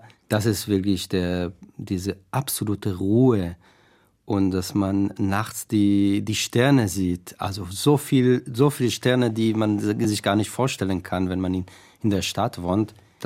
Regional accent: Southern District, Israel; now in Frankfurt, Germany; bei meiner Familie in Kibbutz, wo ich aufgewachsen bin, in der Wüste.

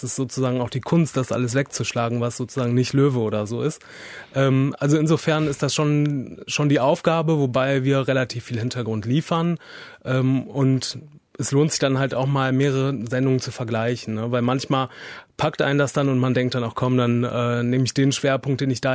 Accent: Siegen, North Rhine-Westphalia, Germany; Ich komme ja aus Siegen

